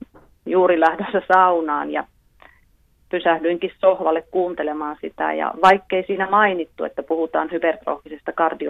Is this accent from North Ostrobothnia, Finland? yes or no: no; Mikkeli, South Savo, Finland; Minä olen mikkeliläinen 51-vuotias nainen